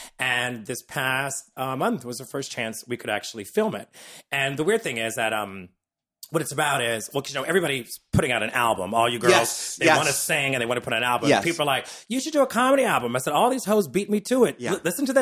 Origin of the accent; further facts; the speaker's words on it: New Orleans, Louisiana, United States; Girl, and I'm from New Orleans. I'm used to that heat